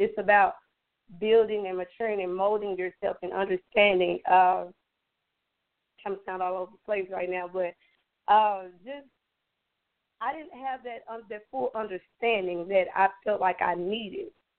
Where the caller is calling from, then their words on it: Texas, United States; I'm calling from Texas.